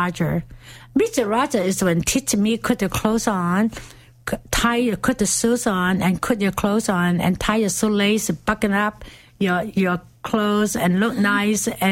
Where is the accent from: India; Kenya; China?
China; Well, I was born in China. I was suffered a great time in my youth group, a youth time from age of 7 to 11, that period of time.